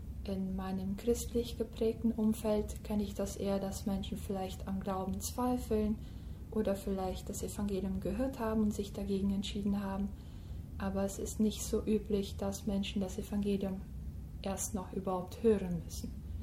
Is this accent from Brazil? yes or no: yes; Brazil; German is a second language; komme ich aus Brasilien, das heißt, der Einsatz war mit sehr viel Neuem verbunden. Ich bin in der Großstadt geboren, der Stadt aufgewachsen